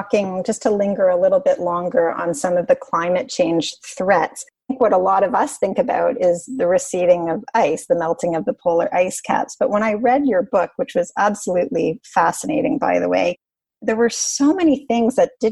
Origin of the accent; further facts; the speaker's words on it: Canada; And especially being Canadian, I just think it's really crucial that Canadians